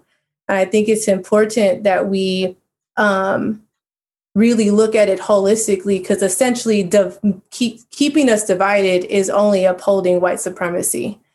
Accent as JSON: {"language": "English", "region": "California", "country": "United States", "tie": "born or raised there", "said": "Yeah, so I grew up in the San Gabriel Valley, which is, it's like I want to say more than 30 incorporated and unincorporated cities east of the city of Los Angeles."}